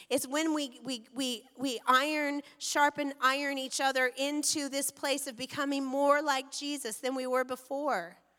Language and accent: English; Bend, Oregon, United States; I'm from Bend. I don't know what to make fun of in Portland.